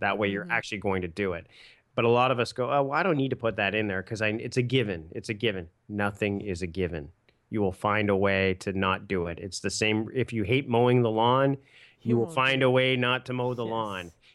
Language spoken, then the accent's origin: English; Hamilton, Ontario, Canada; I'm from Hamilton, the Tiger Cats